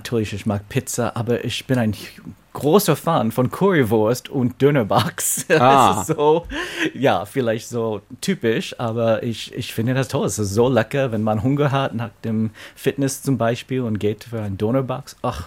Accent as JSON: {"language": "German", "region": "New York", "country": "United States", "tie": "born or raised there", "second_language": "German", "said": "Ich komme aus New York, ich will immer meine Heimatstadt lieben"}